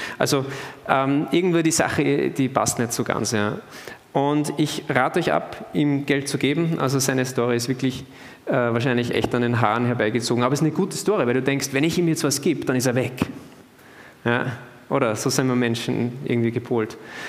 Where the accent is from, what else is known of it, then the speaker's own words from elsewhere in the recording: Austria; wir haben da eine kleine Disposition als Österreicher.